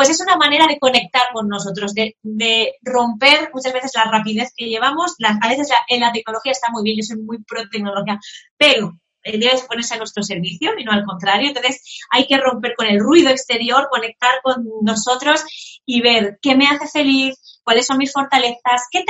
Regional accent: Valencia, Valencian Community, Spain; Yo no vengo ni del mundo de la música, pero soy de Valencia

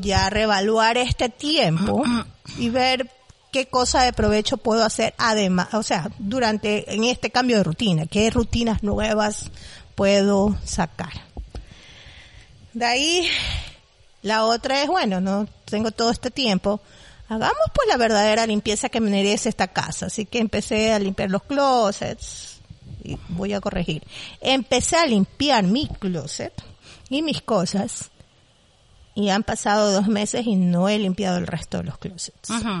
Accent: Ecuador; porque las dos somos ecuatorianas y claro, nos enfocamos hacia Ecuador, que es nuestro país.

